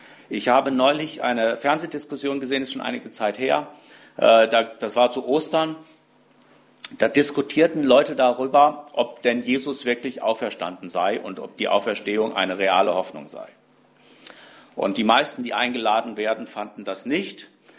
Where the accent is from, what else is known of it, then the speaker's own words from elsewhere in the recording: Rhineland-Palatinate, Germany; Die gibt es bei uns im Westerwald nicht, ich weiß nicht, ob es das in Bonn gibt.